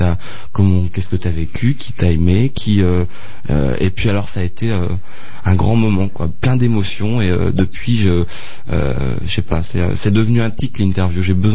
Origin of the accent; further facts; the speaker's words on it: Landivy, Pays de la Loire, France; moi quand j'étais petit, on habitait à Landivy, il y avait qu'une heure, mais c'était déjà loin.